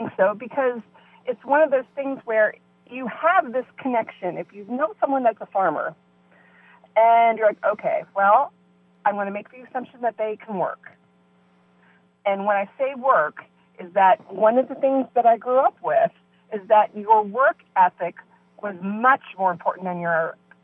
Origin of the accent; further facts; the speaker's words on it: Brookville, Indiana, United States; I am sitting out not too far from the farm I grew up in Brookville, Indiana, which is, northwest of Cincinnati, Ohio.